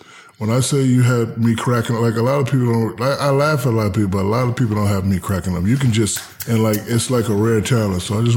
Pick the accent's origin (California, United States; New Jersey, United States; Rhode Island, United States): New Jersey, United States; Newark; also born or lived in Hinesville, United States / Germany / San Antonio, United States; I'm from Newark, New Jersey. Mm-hmm. I moved to Hinesville, Georgia. Then I moved to Germany. Then I moved to San Antonio, Texas. I went to college in Louisiana.